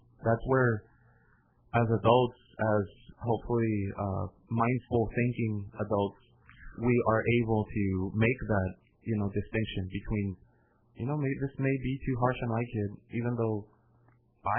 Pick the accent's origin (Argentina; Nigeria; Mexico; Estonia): Mexico; I can think of growing up in Mexico.